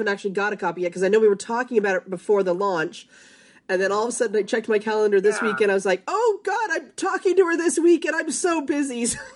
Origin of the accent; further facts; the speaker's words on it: Canada; I said to her, I'm super Canadian, and I'm sorry, I don't know how to pronounce all these Welsh double D things.